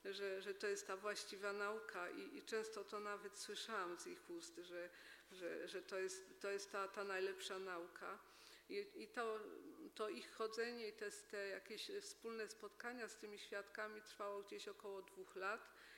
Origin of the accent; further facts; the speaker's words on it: Brzeg, Opole Voivodeship, Poland; born there; now in Cieszyn, Poland; nie jestem tutaj od zawsze w Cieszynie, że nie byłam od urodzenia cieszynianką i urodziłam się w Brzegu. Tam też w wieku przedszkolnym w Brzegu uczęszczałam, bywałam z rodzicami w kościele zielonoświątkowym